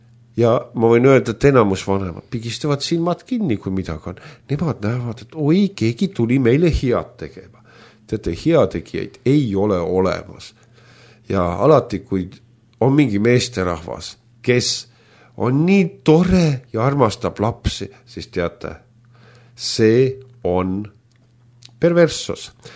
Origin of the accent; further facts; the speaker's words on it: Vormsi, Lääne County, Estonia; Vormsi vallavalitsusest. Noh, ma olen ise sealt pärit ja sinna panti ka pukki meil, uus vallavanem.